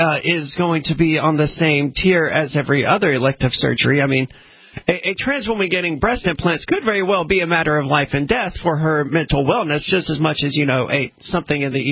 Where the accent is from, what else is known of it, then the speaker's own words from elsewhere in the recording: Mississippi, United States; I'm from Mississippi where mosquitoes are really bad